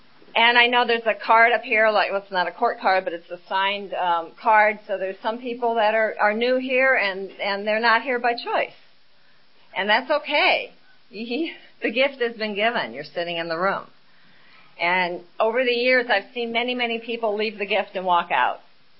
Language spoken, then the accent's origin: English; Iowa, United States; growing up in Iowa, which was my first resentment, I knew that they had left me here by mistake. And I would sit in those soybean fields in the middle of the summer as a little girl looking for the mothership.